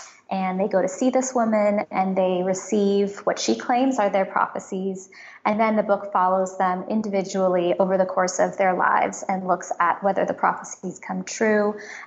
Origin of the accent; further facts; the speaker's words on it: San Francisco, California, United States; so I grew up in San Francisco